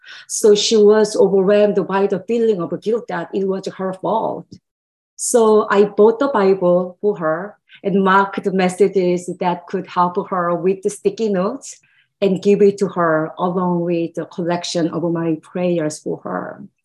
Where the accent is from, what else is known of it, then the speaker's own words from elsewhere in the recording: South Korea; So probably I'd like to start by providing the context of my home country. Mm-hmm. I was born, raised, and educated in South Korea, as you know.